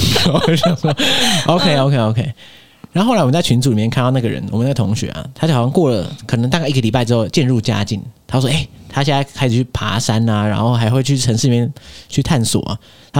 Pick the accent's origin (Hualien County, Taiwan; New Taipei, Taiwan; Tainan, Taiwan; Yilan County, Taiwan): Tainan, Taiwan; 那你就觉得我偏偏不想讲我是台湾人，我想讲我是台南人。